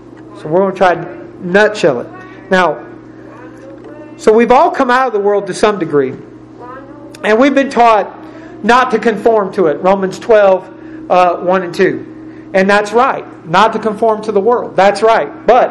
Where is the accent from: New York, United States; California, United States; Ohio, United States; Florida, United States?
Ohio, United States; Steubenville; When I was a young man in the city I grew up in Steubenville, Ohio, we had a club called the Fountains.